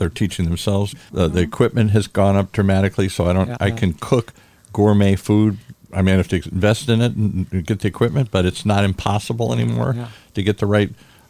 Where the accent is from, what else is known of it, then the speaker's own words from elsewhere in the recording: Ireland; I'm Irish